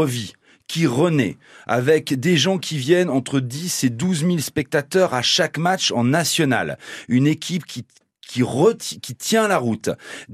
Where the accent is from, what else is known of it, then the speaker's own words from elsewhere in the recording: Nancy, Grand Est, France; Moi, je viens du Nord, Nancy, là.